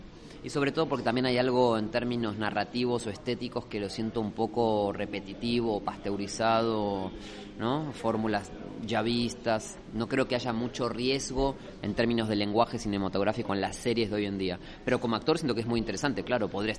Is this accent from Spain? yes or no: no; Argentina; yo siendo argentino me encuentro trabajando en dos de las pelis